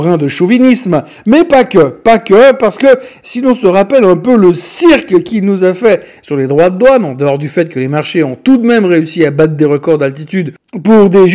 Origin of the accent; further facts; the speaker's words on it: Switzerland; en tant que bon Suisse, qui ne veut pas déranger et qui veut être bien avec tout le monde